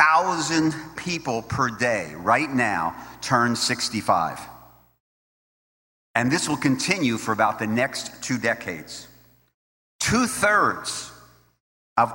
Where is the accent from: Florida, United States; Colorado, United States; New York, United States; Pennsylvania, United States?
Pennsylvania, United States; Philadelphia; because my career with the union started in Philly, where I'm from. I'm a Philadelphian.